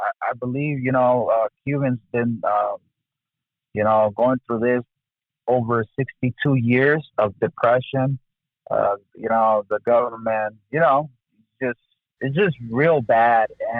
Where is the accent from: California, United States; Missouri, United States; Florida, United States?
California, United States; born there; Well, you know, I'm Central American. I was born in California.